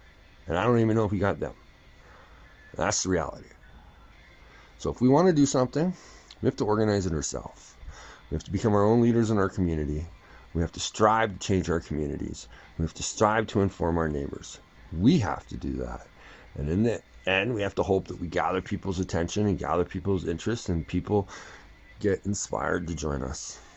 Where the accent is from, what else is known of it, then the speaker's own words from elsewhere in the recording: Canada; We're Canadian. We're proud of it.